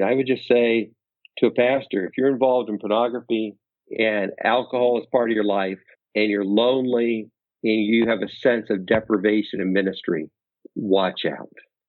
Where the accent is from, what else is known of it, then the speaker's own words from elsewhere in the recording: Pacific Northwest, United States; now in Naperville, United States; Nothing edible, but I grew up in the Pacific Northwest. In my backyard, I have my avowed plan of seeking to create Oregon in Illinois.